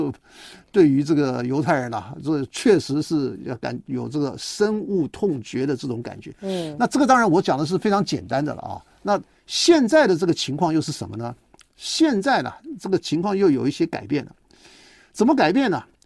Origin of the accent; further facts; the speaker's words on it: Taiwan; 你说现在我们台湾人啊，你到了美国三代以后，你到底你是什么人啊？看起来就不像台湾人了吧